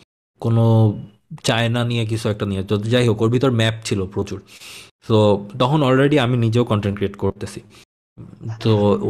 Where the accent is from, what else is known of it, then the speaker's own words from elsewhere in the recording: Khulna Division, Bangladesh; born there; আমার জন্ম হয়েছিল নানুবাড়িতে। নানুবাড়ি হচ্ছে ওই শিরোমণির ব্যাটেল ফিল্ড থেকে জাস্ট 10-15 কিলোমিটার দূরে ছিল